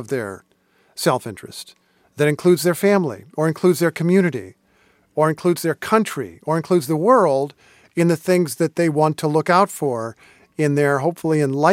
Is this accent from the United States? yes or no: yes; Indiana, United States; And I'd be reading about the world that I largely hadn't seen growing up in Indiana